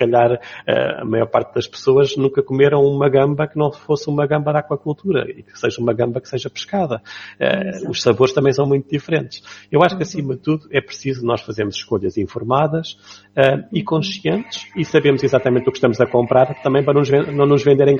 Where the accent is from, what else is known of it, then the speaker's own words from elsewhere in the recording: Portugal; nós, enquanto portugueses, sabíamos muito bem a que era suposto saber uma dourada, um robalo.